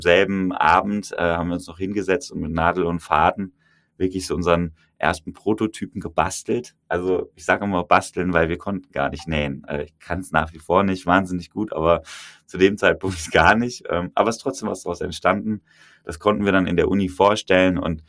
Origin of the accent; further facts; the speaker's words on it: Cologne, North Rhine-Westphalia, Germany; als Kölner Jung